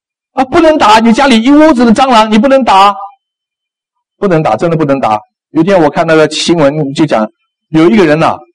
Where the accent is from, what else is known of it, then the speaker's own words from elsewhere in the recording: China; 今天基本上说起来，我们中国人好，华人好，多半的人都是被这种东西控制。